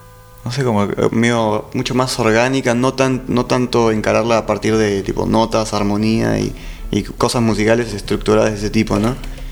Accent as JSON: {"language": "Spanish", "country": "Peru", "tie": "born or raised there", "also_born_or_lived": "Brazil", "said": "Nací en Brasil, tipo, estuve 2 años."}